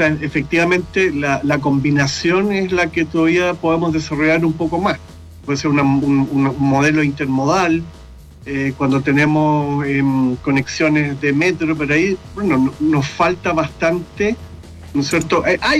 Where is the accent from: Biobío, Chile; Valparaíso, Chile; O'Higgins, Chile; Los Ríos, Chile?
Valparaíso, Chile; born there; yo soy nacido en Valparaíso. Mi padre era de origen alemán.